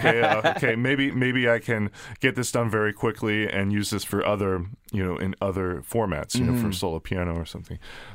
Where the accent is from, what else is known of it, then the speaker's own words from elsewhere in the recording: Mechanicsburg, Pennsylvania, United States; I grew up in Mechanicsburg, and I will say what this area has is a rich, I had a lot of mentorship